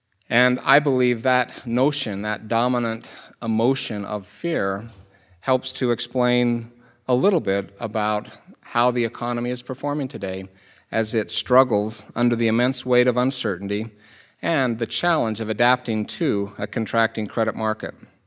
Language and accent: English; Utah, United States; now in New York City, United States; Bonnie and I grew up in Utah, and we always look forward to the privilege of returning to the Western United States.